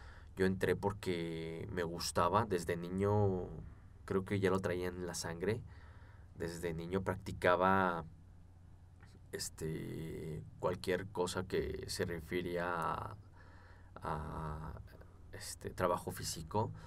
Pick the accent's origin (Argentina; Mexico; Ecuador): Mexico; Mexico City; yo soy de aquí, de la Ciudad de México. Y nací en una familia humilde, de escasos recursos.